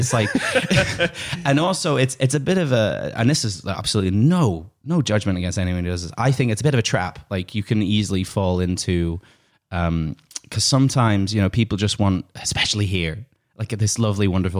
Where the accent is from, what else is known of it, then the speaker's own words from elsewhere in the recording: Ireland; I know I'm coming from Ireland.